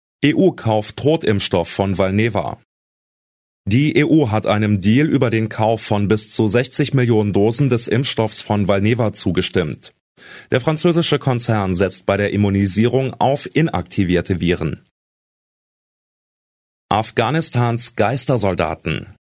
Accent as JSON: {"language": "German", "region": "Berlin", "country": "Germany", "tie": "born or raised there", "said": "meine Heimatstadt Failed State Berlin"}